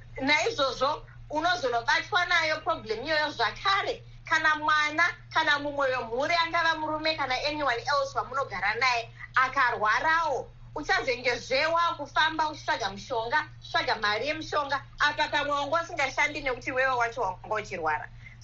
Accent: Zimbabwe; much colder than when we were growing up in Zimbabwe.

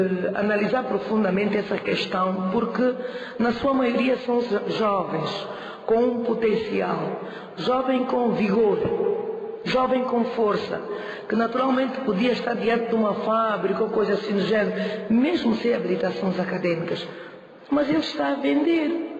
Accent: Angola; enquanto angolanos, não é verdade, enquanto cidadã, enquanto mulher

